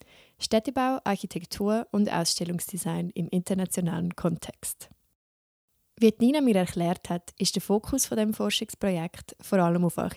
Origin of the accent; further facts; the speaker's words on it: Zurich, Switzerland; Ich bin in Wollishofen aufgewachsen und habe sehr viel Mittwochnachmittag und Samstag dort verbracht.